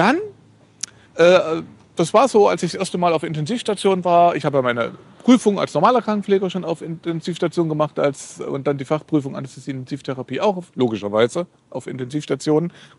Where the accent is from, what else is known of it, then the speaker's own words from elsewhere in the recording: Ilmenau, Thuringia, Germany; Ich bin übrigens hier in Thüringen, ja. Meine alte Heimat Ilmenau, stehe auch vorm Hotel